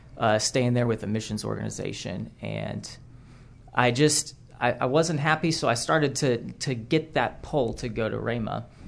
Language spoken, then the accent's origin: English; Broken Arrow, Oklahoma, United States; I grew up here in Broken Arrow, ready to graduate from Oklahoma State University.